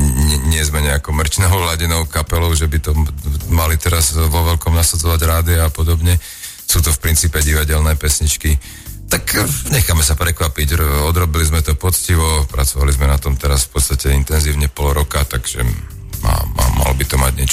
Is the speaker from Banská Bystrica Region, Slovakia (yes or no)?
yes; Ihráč, Banská Bystrica Region, Slovakia; my sme mali na tej dedine, lebo ja som z Ihráča pri Kremnici, tradíciu chodiť oblievať